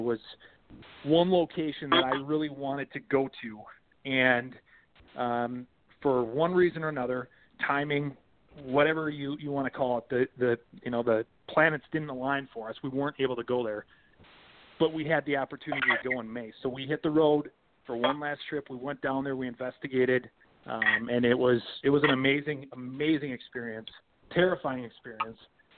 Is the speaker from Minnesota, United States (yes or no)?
yes; Minnesota, United States; We're from it's a small farming community that's about 30 to 40 miles west of Minneapolis, Minnesota.